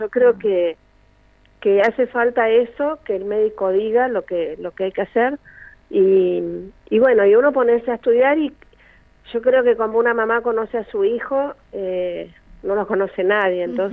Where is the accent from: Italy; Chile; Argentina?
Argentina; San Antonio Oeste, Río Negro; now in Las Grutas, Argentina; yo soy de San Antonio y hace unos años me vine a vivir a Las Grutas, pero soy de San Antonio, sí